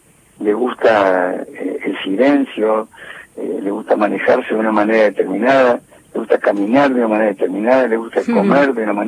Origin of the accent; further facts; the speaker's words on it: Córdoba, Argentina; Yo lo tengo incorporado desde niño, yo soy del noroeste de Córdoba, y yo he crecido escuchando esa música